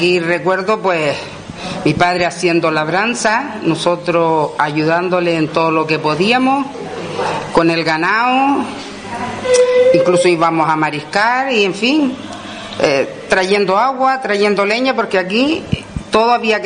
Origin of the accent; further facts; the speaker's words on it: Cofete, Canary Islands, Spain; Sí, nosotros nacimos aquí en Cofete.